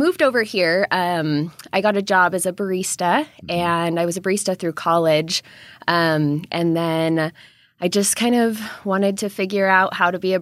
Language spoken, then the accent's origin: English; Olympia, Washington, United States; So I grew up in Western Washington in Olympia, and I moved here in 2006 for college.